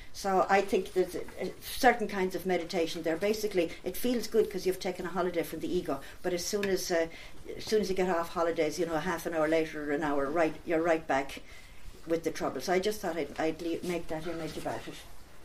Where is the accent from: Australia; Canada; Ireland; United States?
Ireland; I noticed for myself as an Irish person, it was only when I travelled abroad that I realised that sometimes people thought a different way.